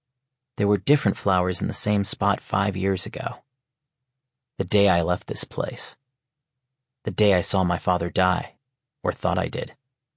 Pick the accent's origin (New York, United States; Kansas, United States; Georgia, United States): New York, United States; Rochester; I have not come back to my hometown of Rochester, New York by choice, but out of necessity.